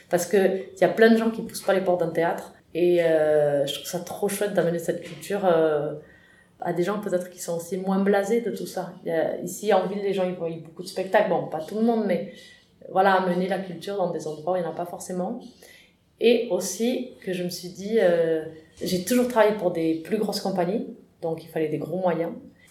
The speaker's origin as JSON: {"language": "French", "country": "Spain", "moved": "yes", "lives_now": "France", "said": "moi, je suis espagnole, donc j'aimerais pouvoir le traduire à l'espagnol et aller tourner de l'autre côté. J'aimerais bien... Moi, je suis partie il y a 20 ans de chez moi."}